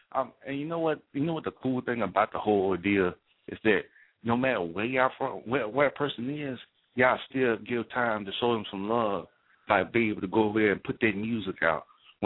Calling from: Arkansas, United States; over here residing down here in Arkansas.

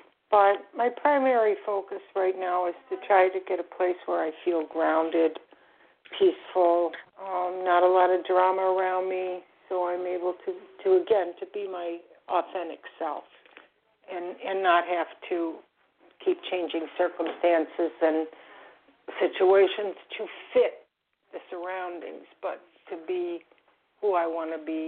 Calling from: Florida, United States; I'm calling from Florida.

